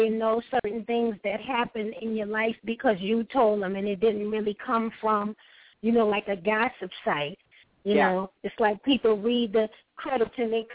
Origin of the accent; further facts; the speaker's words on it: New Orleans, Louisiana, United States; Like, I'm from New Orleans, and I had artists from the East Coast and the West Coast and the Midwest on my records.